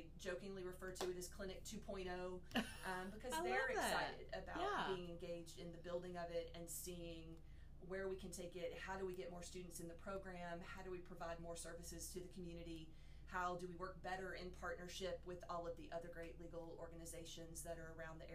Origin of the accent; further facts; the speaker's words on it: Lexington, Kentucky, United States; I'm actually originally from here. So I was born and raised in Lexington. My family moved around a bit. I came back here for high school.